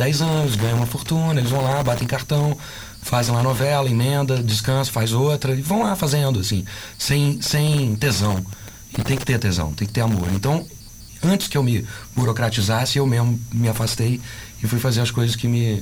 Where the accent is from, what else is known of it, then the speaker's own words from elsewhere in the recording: Minas Gerais, Brazil; eu sou mineiro.